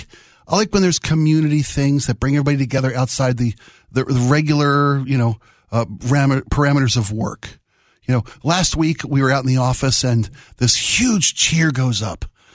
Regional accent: Mid-Atlantic, United States; I was born and raised in the Mid-Atlantic where lacrosse is the spring sport, not baseball.

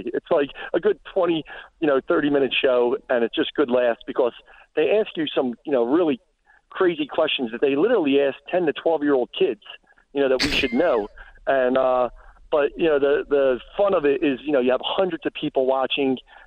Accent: Philadelphia, Pennsylvania, United States; Yeah, born and raised in South Philadelphia my whole life. And, yeah, so we're a really tight Italian family that's a little bit crazy.

